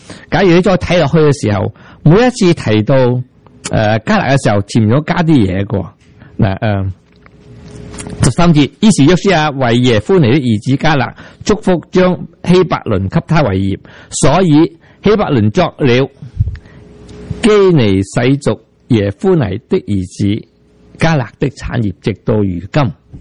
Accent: United States; 我哋系美国人，不过点都系入照下镜。

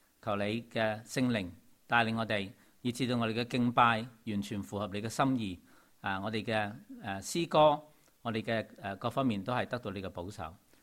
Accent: China; 但系都系我哋中国人过年嘅年初三

